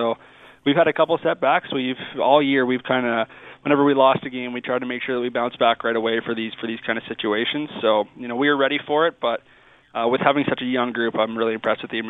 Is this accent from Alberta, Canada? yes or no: yes; Calgary, Alberta, Canada; being a Calgary kid, you know, actually hearing my name called, not just in the draft, but to my hometown team in the first round, is something that is truly a dream come true.